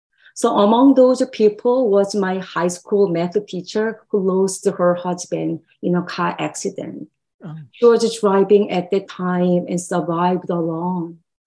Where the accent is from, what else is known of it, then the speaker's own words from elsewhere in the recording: South Korea; So probably I'd like to start by providing the context of my home country. Mm-hmm. I was born, raised, and educated in South Korea, as you know.